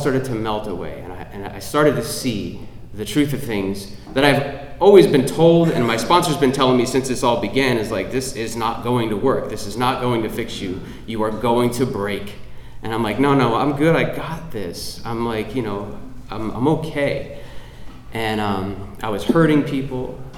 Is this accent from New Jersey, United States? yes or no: yes; New Jersey, United States; I'm from New Jersey. It's a terrible place to be from. It's literally the worst, maybe besides Ohio. Not with pride, but I was from there. Right outside of New York City, I'm from a working class family.